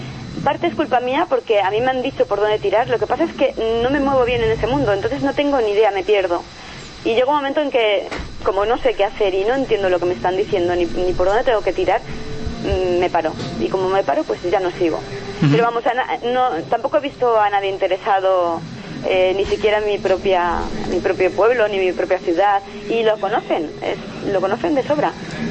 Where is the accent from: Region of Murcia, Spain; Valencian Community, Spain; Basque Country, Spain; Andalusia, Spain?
Valencian Community, Spain; Valencia; Y yo soy de Valencia.